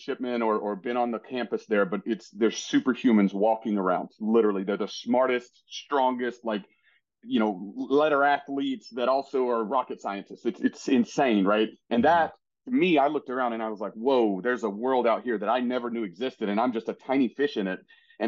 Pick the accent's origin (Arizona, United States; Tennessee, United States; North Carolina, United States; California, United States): Tennessee, United States; I grew up very poor in East Tennessee as the youngest of five children.